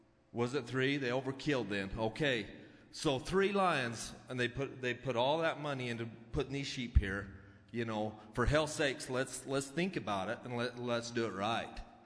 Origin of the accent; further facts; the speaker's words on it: Beaver, Utah, United States; I was born and raised in Beaver. I've hunted them mountains my whole life.